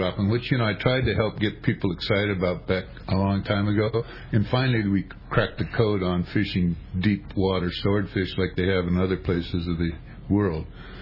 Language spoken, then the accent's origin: English; San Diego, California, United States; I grew up here in San Diego, a third generation of fishing family, so … was pretty involved in sport fishing.